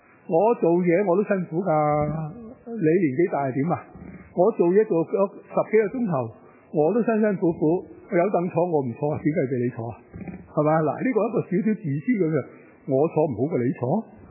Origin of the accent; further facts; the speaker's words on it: Hong Kong; 因為我哋係中國人，咁所以咧特別係香港嘅中國人